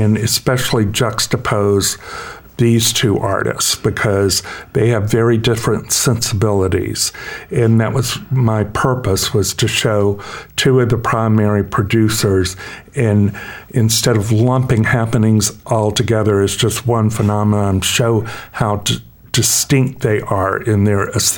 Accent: the South, United States; I grew up in the South, and art was a form of freedom for me.

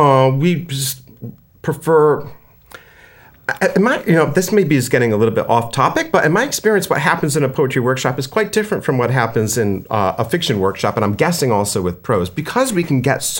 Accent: Rhode Island, United States; I'm from Rhode Island, as we were talking about before.

